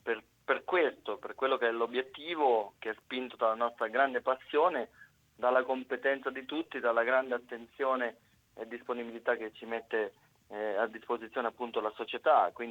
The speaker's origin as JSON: {"language": "Italian", "town": "Macerata", "region": "Marche", "country": "Italy", "said": "Io l'ho vissuto un po' a Macerata, che è la mia città"}